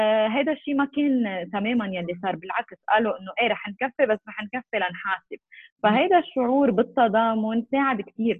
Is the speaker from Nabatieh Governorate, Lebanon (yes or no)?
no; Beirut, Beirut Governorate, Lebanon; مع أنه بيروت هي مدينتي وبيروت هي منطقتي وأنا قعدت ببيروت وبنزل على بيروت